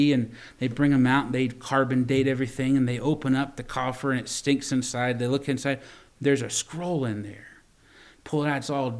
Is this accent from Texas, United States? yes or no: no; Virginia, United States; also born or lived in Connecticut; now in Butte, United States; Now, I grew up in Virginia. Catholicism is a thing there too. But then I spent time in Connecticut, 4 years in Connecticut.